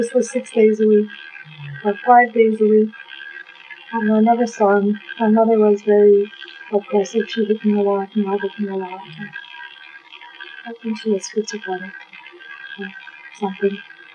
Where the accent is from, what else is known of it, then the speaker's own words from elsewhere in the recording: Montreal, Quebec, Canada; moved away as an adult; now in Nova Scotia, Canada; I was born in Montreal.